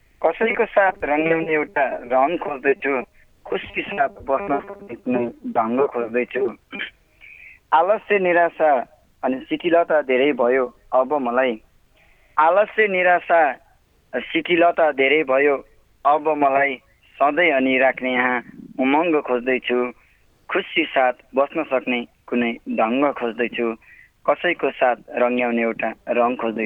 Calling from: Chaukune, Karnali Province, Nepal; चौकुने पाँच मायातालबाट

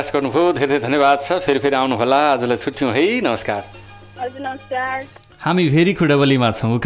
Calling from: Surkhet, Karnali Province, Nepal; अहिले हाल चाहिँ तातगन गाविसदेखि

